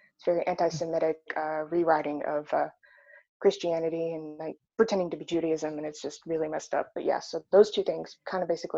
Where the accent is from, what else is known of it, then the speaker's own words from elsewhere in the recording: Arkansas, United States; because I grew up in Arkansas.